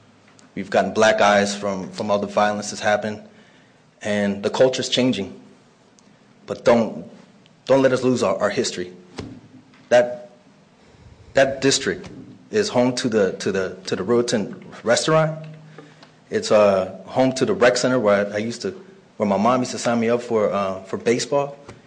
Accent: Sterling, United States; I'm from Sterling, and I don't want to see our historic district torn down.

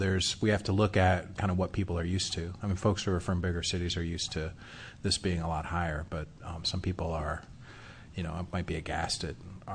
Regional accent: Berkeley, California, United States; I'm from Berkeley, California, so everything looks really cheap here.

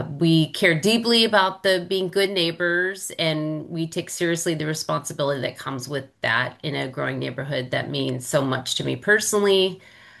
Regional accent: San Jose, California, United States; I was actually born and raised in Willow Glen and went to all the local public schools.

